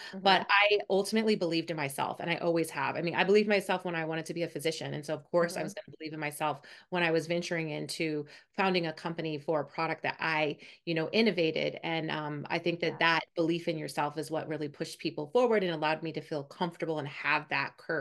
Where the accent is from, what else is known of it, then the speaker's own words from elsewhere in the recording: Denver, Colorado, United States; I'm the eldest of four girls, so I have three younger sisters. I grew up in Denver, Colorado.